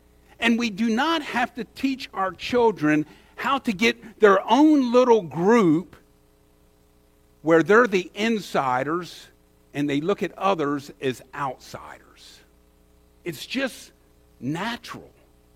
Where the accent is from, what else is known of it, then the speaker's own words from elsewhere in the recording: Maryland, United States; I'm from the Eastern Shore. I don't know much about Baltimore.